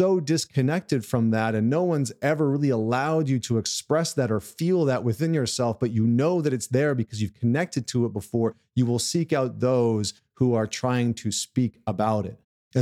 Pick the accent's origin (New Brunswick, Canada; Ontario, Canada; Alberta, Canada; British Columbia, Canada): Alberta, Canada; I grew up in Central Alberta, which is like the bar fighting capital of the world.